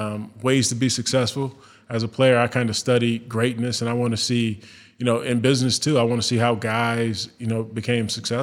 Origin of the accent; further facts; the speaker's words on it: Sandusky, Ohio, United States; Sandusky, Ohio.